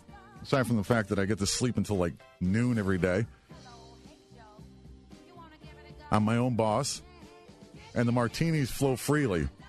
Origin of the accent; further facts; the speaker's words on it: Ireland; Yeah, the one problem with that, I'm Irish.